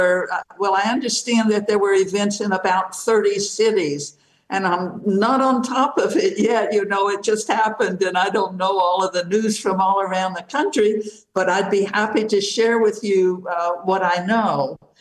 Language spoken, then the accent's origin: English; Southern United States, United States; I know that there were three actions in North Carolina, and that, as a Southerner, that makes me happy.